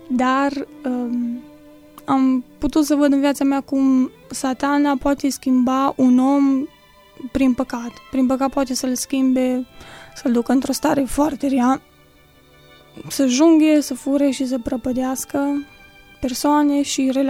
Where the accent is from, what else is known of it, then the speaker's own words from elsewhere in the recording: Zalău, Sălaj County, Romania; am aproape 24 de ani și sunt din Zalău.